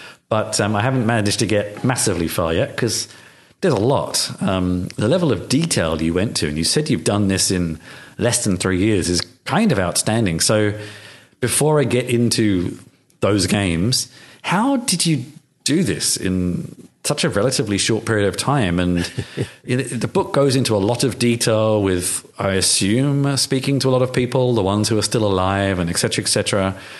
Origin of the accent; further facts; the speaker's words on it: United Kingdom; grew up in the UK, but also because I'm a little too young for the choose your own adventure books.